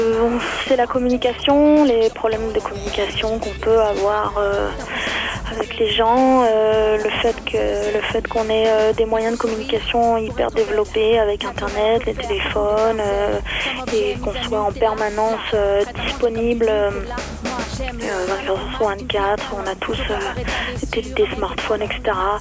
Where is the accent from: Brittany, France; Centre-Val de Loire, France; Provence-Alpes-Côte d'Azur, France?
Brittany, France; Brest; moved away as an adult; also born or lived in Barcelona; now in Paris, France; Je suis née dans la région brestoise, mais j'ai quitté Brest quand j'avais 20 ans. Je suis partie vivre pendant 6 ans à Barcelone et ça fait 5 ans que je suis installée sur Paris.